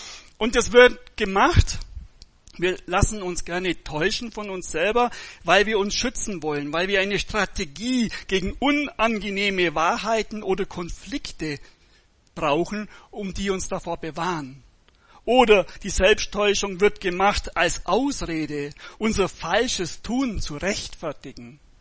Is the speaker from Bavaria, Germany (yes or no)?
yes; Bavaria, Germany; Und ich bin mir sicher, bei uns im Allgäu würde das nicht passieren.